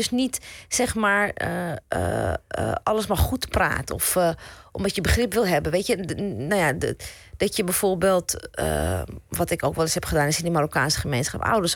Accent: Amsterdam, North Holland, Netherlands; Geboren in Amsterdam-Oost, opgegroeid in Amsterdam-Zuid.

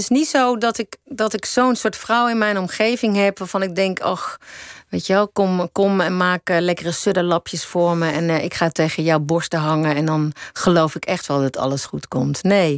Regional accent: North Brabant, Netherlands; Ik kom zelf uit Brabant.

